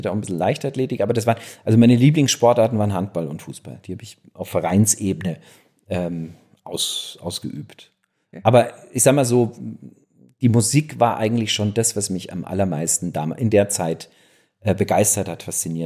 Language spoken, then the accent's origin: German; Munich, Bavaria, Germany; born there; Ich bin ja in München geboren